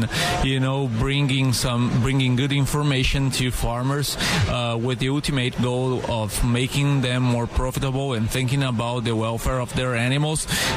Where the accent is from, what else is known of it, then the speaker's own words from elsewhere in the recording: Brazil; now in United States; Even though I'm from Brazil, Wisconsin is home for me.